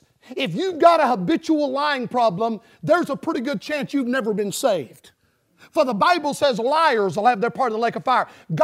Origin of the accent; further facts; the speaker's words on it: Deep South, United States; I'm from the Deep South, and I'm going to use a deep Southern terminology.